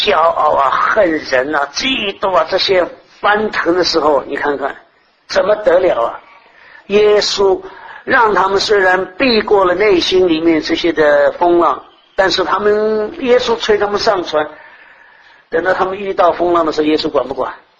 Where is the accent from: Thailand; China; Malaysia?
Thailand; 他们是不是跟这个我们泰国人一样啊？